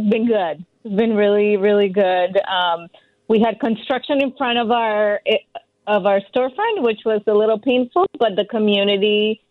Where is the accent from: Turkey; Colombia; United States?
Colombia; some of our favorite baked goods that we grew up eating in Colombia